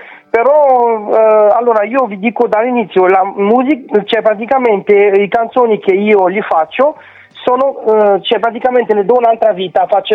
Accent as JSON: {"language": "Italian", "country": "Romania", "second_language": "Italian", "moved": "yes", "lives_now": "Italy", "said": "Vengo dalla Romania, praticamente vivo dal 2007 qua in Italia, sono musicista di famiglia"}